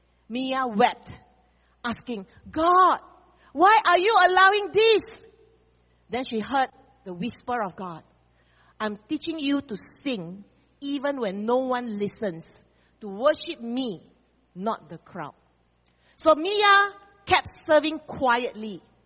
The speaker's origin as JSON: {"language": "English", "country": "Singapore", "said": "I'm very bastos. I'm a Singaporean. My rights are very important."}